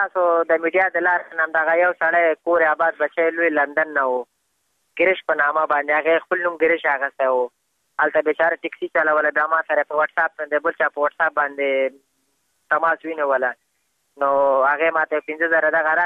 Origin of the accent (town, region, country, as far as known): Afghanistan